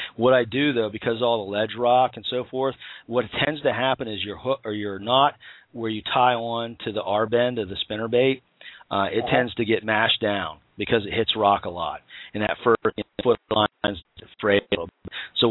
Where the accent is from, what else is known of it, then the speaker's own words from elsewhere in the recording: Pennsylvania, United States; I grew up in Pennsylvania, so I've caught about every possible fish there is to catch in Pennsylvania.